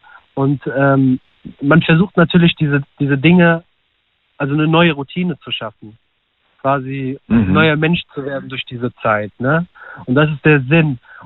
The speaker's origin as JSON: {"language": "German", "country": "Morocco", "said": "Also bei uns, ich komme nämlich aus Marokko"}